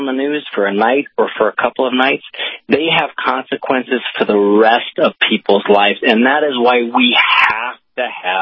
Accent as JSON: {"language": "English", "region": "Missouri", "country": "United States", "tie": "born or raised there", "said": "You know, I grew up in Missouri, where everybody, you know, was a fan of Harry Truman, right?"}